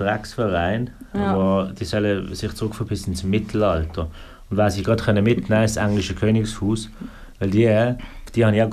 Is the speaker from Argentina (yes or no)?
no; Basel, Basel-Stadt, Switzerland; Ich bin so in Basel-Stadt aufgewachsen